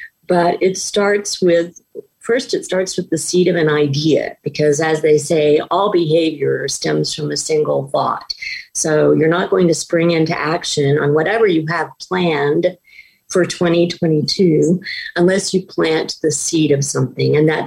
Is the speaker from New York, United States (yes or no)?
no; California, United States; moved away as an adult; My husband and I moved to North Central Washington from Southern California.